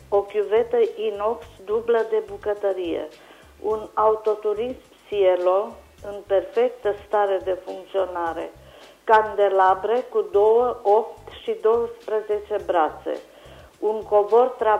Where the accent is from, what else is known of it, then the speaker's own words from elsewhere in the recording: Anina, Caraș-Severin, Romania; sunt din Anina